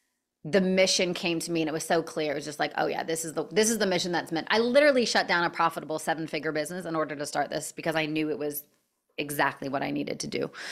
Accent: Canada; I'm from Canada

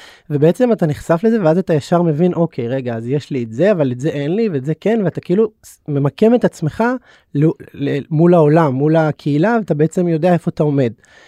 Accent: Bnei Brak, Tel Aviv District, Israel; בבני ברק, ובעצם חוויתי כל מיני חוויות בחיים

